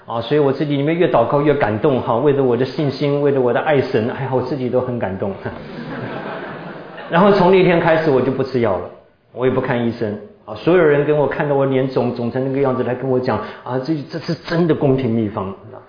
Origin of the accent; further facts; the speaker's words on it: Tainan, Taiwan; moved away as an adult; now in United States; 他曾经在台湾，就在我的老家台南啊服过役的。他一听我是台南人